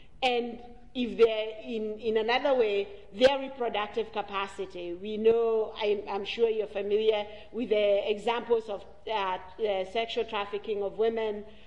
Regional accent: Kenya; born there; I was born in Kenya and I'm a black woman and will die a black woman

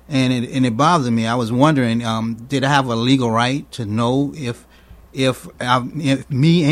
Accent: Richmond, Virginia, United States; I'm from Richmond, Virginia.

